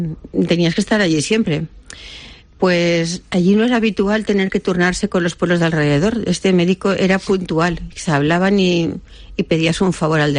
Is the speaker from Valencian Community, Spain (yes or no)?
yes; Valencia, Valencian Community, Spain; Yo he vivido siempre en Valencia, soy de Valencia.